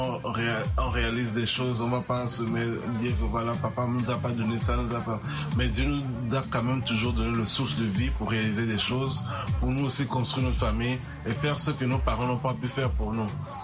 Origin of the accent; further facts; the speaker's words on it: Togo; On a de la famille au Togo, autant pour moi. Et on a un peu de la famille au Togo aussi. Et nous, on a grandi au Togo particulièrement.